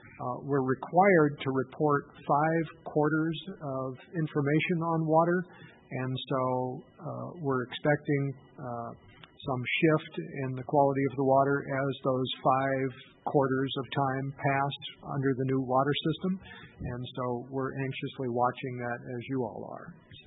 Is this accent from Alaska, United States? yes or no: yes; Fairbanks, Alaska, United States; I guess I was born and raised in Fairbanks, so I know Fairbanks very well.